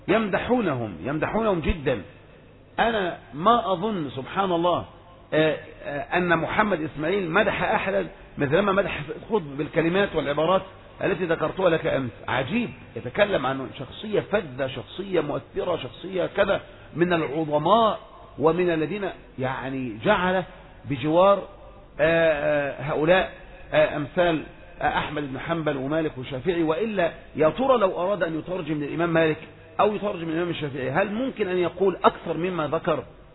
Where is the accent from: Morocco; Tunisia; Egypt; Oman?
Egypt; مثل الدعاة عندنا في مصر